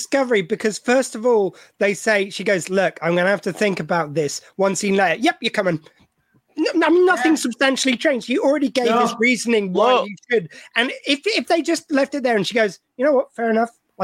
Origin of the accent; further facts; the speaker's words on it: the South, United States; accent: southern; in my poor southern accent, it gets corrupted.